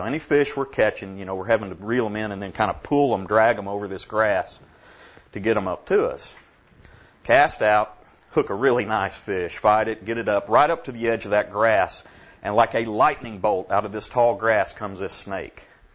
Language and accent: English; Dallas, Texas, United States; We're from Dallas, and we are lay leaders in a discipleship ministry at our church there